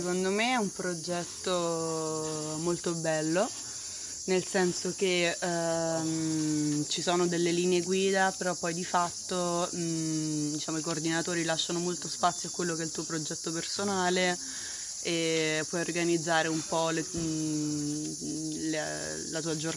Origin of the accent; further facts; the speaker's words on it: Rome, Lazio, Italy; Io sono di Roma.